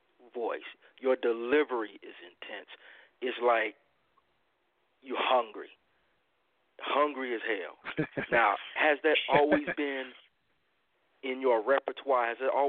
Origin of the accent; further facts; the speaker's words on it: Chicago, Illinois, United States; it's really amazing to see a brother like you from Chicago representing my hometown and representing it lovely